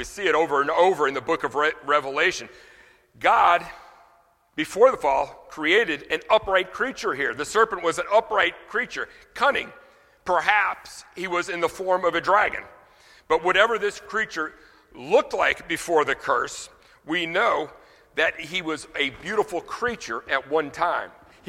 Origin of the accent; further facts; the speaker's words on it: Louisiana, United States; Now, you know, I'm from Louisiana. In Louisiana, we think of voodoo dolls. We think of gree-gree.